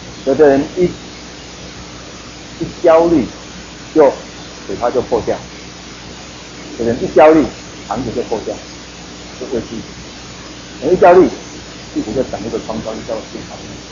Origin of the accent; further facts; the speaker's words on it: Taiwan; 我们台湾人他们都拜拜，因为弄一些什么水果啊，好吃的东西就放在那边拜拜吗？